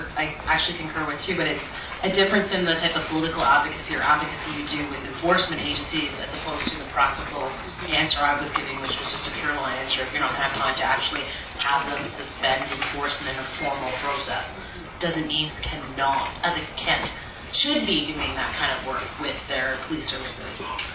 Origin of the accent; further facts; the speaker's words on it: Canada; And I'm not going to stand by it as a Canadian lawyer, as an Indigenous person